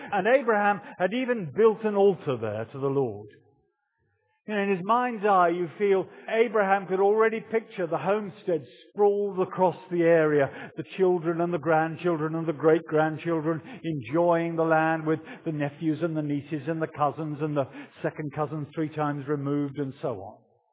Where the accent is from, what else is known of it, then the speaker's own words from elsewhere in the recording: United Kingdom; But sorry, right, I'm a Brit, I'm not going there.